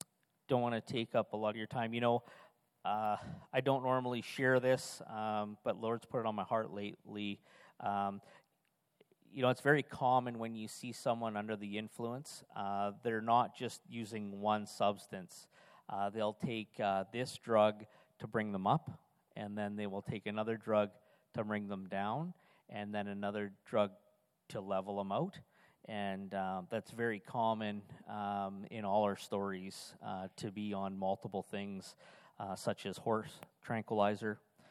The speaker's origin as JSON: {"language": "English", "town": "Edmonton", "region": "Alberta", "country": "Canada", "said": "You know, I'm from Edmonton."}